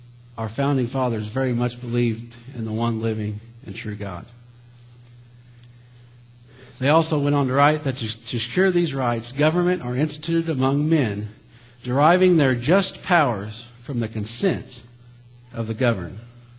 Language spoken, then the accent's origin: English; United States; As an American and as a Christian, I completely agree with the concept of the separation of church and state.